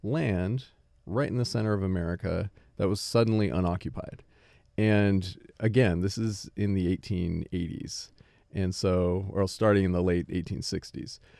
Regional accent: Oregon, United States; I grew up in Oregon, and I remember that feeling growing up that I was far away from the places where things really mattered in the culture.

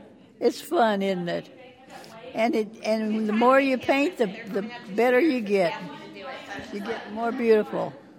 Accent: Kansas City, Missouri, United States; I'm from Kansas City, Missouri.

